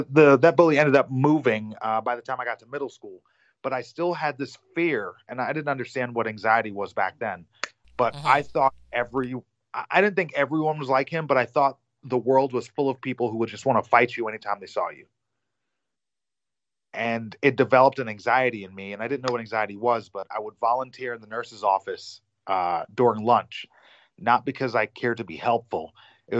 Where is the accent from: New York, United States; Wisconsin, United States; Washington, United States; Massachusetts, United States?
New York, United States; So growing up, I grew up in Long Island, New York. My mom is from England. My dad's from Trinidad. And my grandma's from Jamaica.